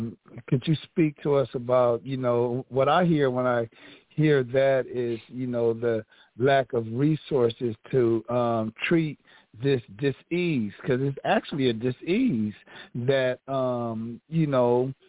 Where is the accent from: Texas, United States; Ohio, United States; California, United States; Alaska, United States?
California, United States; Los Angeles; growing up in Watts and, you know, growing up in the hood, you know, it was a war zone.